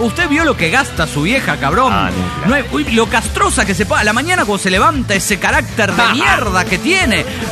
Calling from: Coatzacoalcos, Veracruz, Mexico; de Coatzacoalco, Veracruz.

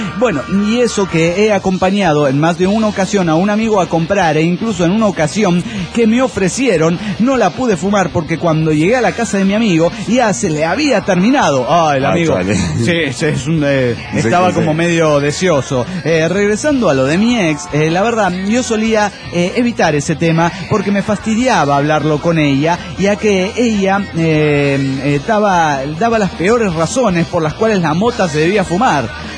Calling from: Chihuahua, Mexico; de Chihuahua, México, señor.

